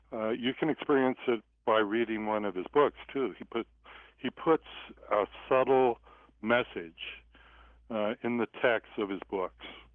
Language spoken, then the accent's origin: English; Ogden, Utah, United States; born there; I was born in Ogden, Utah.